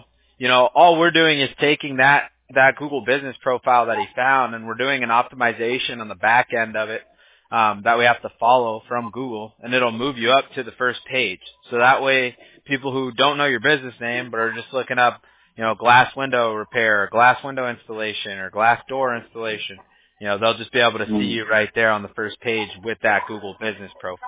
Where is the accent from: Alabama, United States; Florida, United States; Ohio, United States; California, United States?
California, United States; Huntington Beach; Well, we're in Orange County. I grew up in Huntington Beach, so I used to drive down to San Diego Qualcomm and watch the games